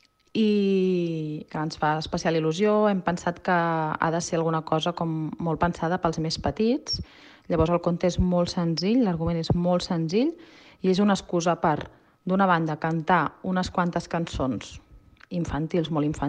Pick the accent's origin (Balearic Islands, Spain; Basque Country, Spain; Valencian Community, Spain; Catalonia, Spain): Catalonia, Spain; Sant Feliu de Llobregat; Jo soc de Sant Feliu de Llobregat